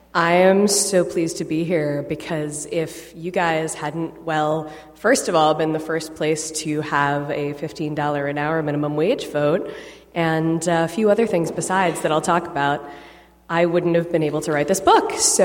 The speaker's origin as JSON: {"language": "English", "town": "New York City", "region": "New York", "country": "United States", "tie": "born or raised there", "said": "I'm going to start off with where that began, which is actually my hometown of New York City."}